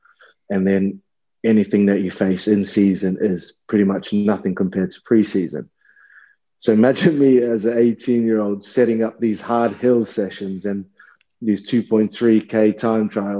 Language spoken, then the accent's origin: English; New Zealand; I broke my leg back in my hometown, New Zealand, playing the New Zealand Warriors in 20s.